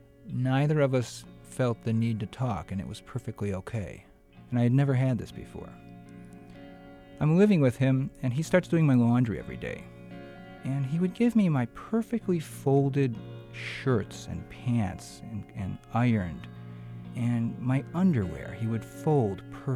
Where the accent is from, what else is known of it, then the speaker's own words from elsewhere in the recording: Cicero, Illinois, United States; And it was part of the legacy you had growing up in Cicero.